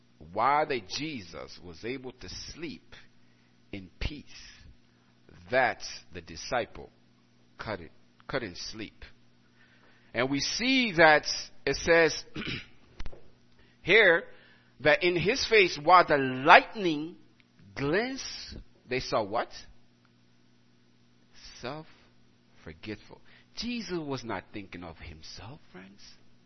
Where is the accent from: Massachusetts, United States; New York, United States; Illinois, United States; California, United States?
Massachusetts, United States; Brockton; I'm from Brockton, Massachusetts.